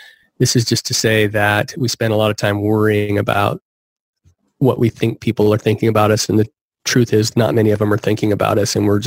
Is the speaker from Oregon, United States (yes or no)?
yes; Roseburg, Oregon, United States; he happens to be here in my hometown of Roseburg, Oregon